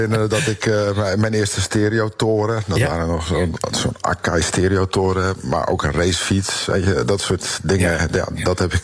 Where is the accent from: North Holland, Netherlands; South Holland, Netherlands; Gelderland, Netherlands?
North Holland, Netherlands; Alkmaar; Ik ben opgegroeid in Alkmaar.